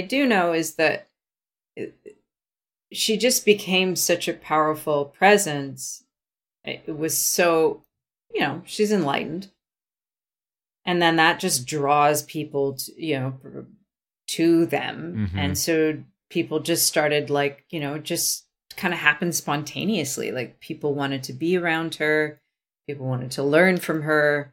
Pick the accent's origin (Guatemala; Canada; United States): Canada; Vancouver, British Columbia; I was from Vancouver.